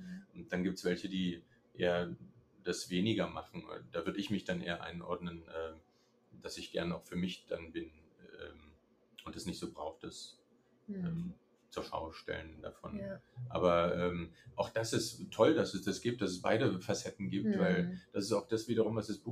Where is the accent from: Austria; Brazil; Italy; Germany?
Germany; East Germany; ich bin damals in der DDR groß geworden